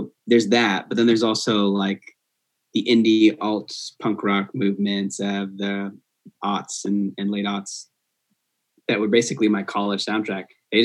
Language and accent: English; Florida, United States; I grew up in South Florida. It was like ska band central.